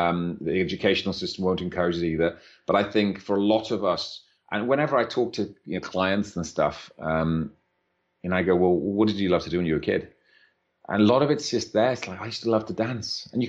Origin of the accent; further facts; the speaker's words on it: Wales, United Kingdom; Yeah, like I was brought up in West Wales, right, in a tiny, tiny little village in the depths of Wales.